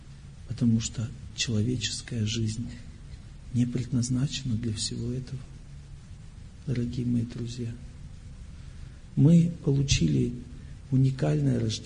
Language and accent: Russian; Ural, Russia; born there; я простой человек, родился под Уралом.